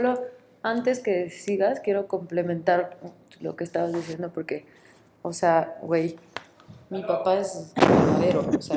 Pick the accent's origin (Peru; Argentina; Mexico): Mexico; also born or lived in United States; yo nací en Estados Unidos y mi familia es como la mitad, ¿no? O sea, mitad de mi familia vive en Estados Unidos y la mitad en México. Y yo crecí en México